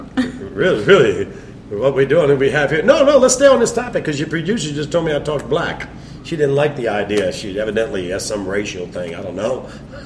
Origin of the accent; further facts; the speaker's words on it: New Orleans, Louisiana, United States; I'm Southern. I'm born and raised in New Orleans. This is who I am.